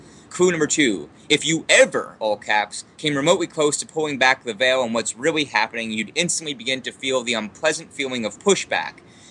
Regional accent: United States; because I'm an American and I grew up in the fucking propaganda capital of the world?

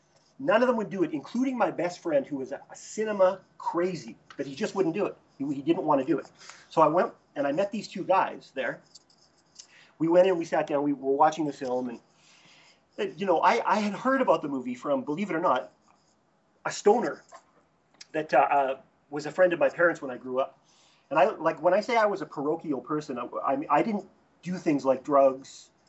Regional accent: Edmonton, Alberta, Canada; I'm from Edmonton, Alberta, originally, and it's the birthplace of Marshall McLuhan, I might add.

